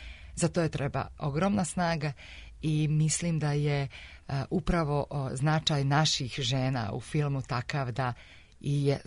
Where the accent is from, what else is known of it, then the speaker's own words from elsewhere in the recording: Dodoši, Montenegro; I za mene, kao nekog koje je porijeklom iz Dodoša, mjesta gdje on snimao film Čudo neviđeno